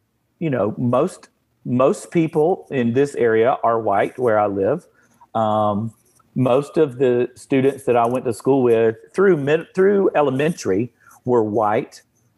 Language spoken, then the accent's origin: English; the South, United States; I grew up in the South. I grew up in a super conservative family. I grew up in the church.